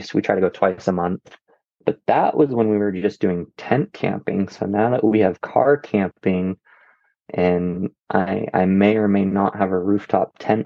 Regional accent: Medford, Oregon, United States; born there; I was born down in Medford, Oregon, down in Southern Oregon. So okay. the Rogue Valley. I was actually born in Rogue Valley Medical Center.

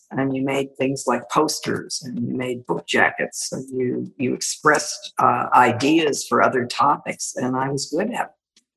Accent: Silver Spring, Maryland, United States; also born or lived in Washington, D.C. / Falls Church, Virginia; I was born in Washington, D.C. My father worked for the government. I lived until I was seven in Falls Church, Virginia. And then we moved to Silver Spring, Maryland

